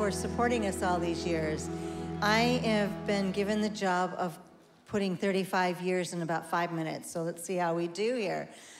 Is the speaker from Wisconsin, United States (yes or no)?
yes; Portage, Wisconsin, United States; I grew up in Portage, Wisconsin, and people say, how does Portage meet Africa?